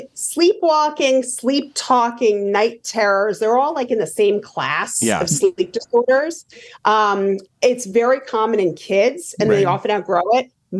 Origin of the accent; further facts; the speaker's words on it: Rhode Island, United States; To the point where I grew up in Rhode Island.